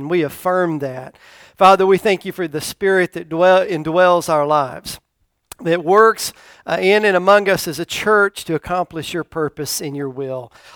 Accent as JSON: {"language": "English", "region": "Tennessee", "country": "United States", "tie": "born or raised there", "said": "I used to see this quite a bit as a child growing up in Tennessee at our church."}